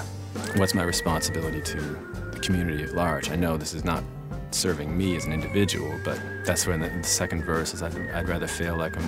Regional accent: Midwest, United States; I grew up in the Midwest, not always living amongst people that I agree

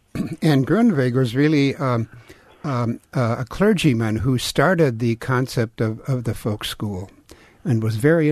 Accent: Baileys Harbor, Wisconsin, United States; especially as it relates to my own native Door County, where I grew up in Bailey's Harbor.

